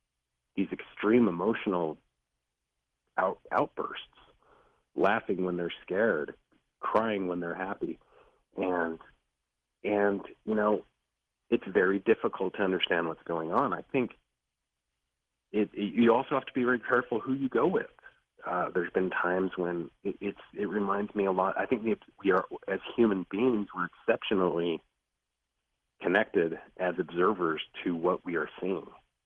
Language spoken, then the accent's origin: English; Costa Rica; born there; English is a second language; I was born in Costa Rica, so English is my second language. And when I kind of tell them that, my mom's from Costa Rica